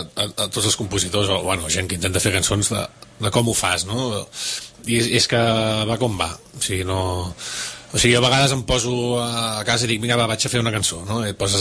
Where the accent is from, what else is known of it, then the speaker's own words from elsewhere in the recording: Catalonia, Spain; soc català, tu, per què no?